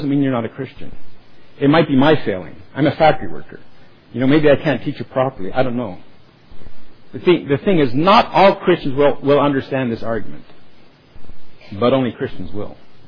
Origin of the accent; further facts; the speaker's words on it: Toronto, Ontario, Canada; born there; I was born in Toronto, but it is a Dutch name.